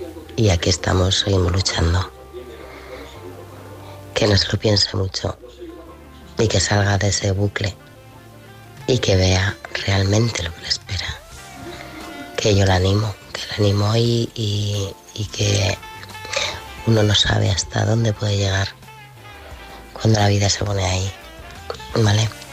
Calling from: Navarre, Spain; desde Navarra.

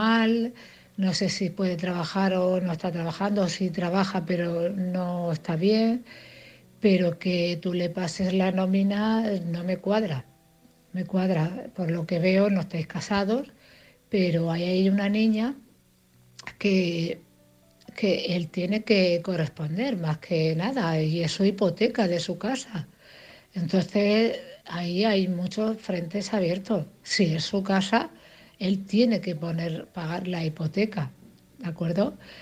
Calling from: Cartagena, Region of Murcia, Spain; de Cartagena.

